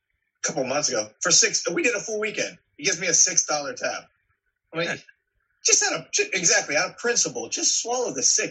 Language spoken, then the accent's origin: English; Florida, United States; now in Los Angeles, United States; I'm from Florida, but I've lived in LA for the last 5 years or so.